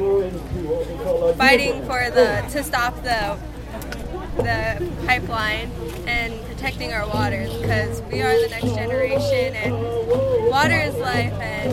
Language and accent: English; Rosebud Reservation, South Dakota, United States; I am from the Rosebud Reservation, and I represent Santa Gleska University as Ms. SG ….